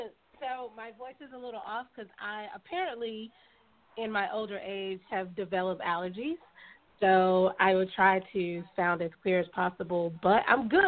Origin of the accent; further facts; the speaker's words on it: North Carolina, United States; also born or lived in New York; No, I'm from North Carolina, but I moved to New York shortly after college, about 6 months after college, and I stayed there for 9 years.